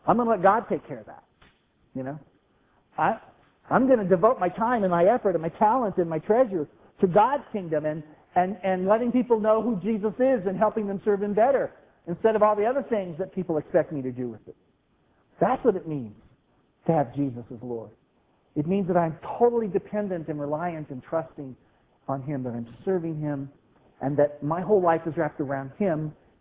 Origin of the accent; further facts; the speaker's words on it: United States; And besides that, I'm an American, and Americans are supposed to pretty much do what we want